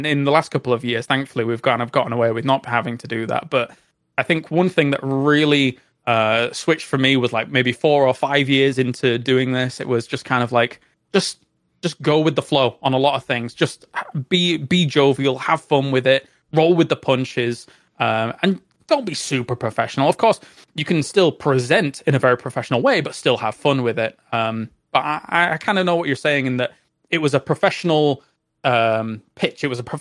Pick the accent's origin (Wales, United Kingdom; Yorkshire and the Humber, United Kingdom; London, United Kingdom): Yorkshire and the Humber, United Kingdom; so I grew up in North Yorkshire, and as you're fully aware, a lot of people don't sound like this in North Yorkshire.